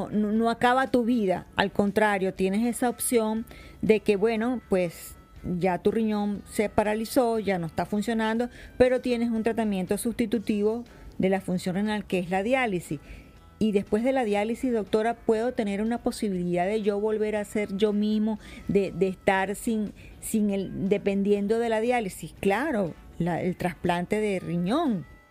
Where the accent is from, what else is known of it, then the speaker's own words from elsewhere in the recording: Venezuela; Yo soy donante de órgano en este país y en el mío. Yo soy de Venezuela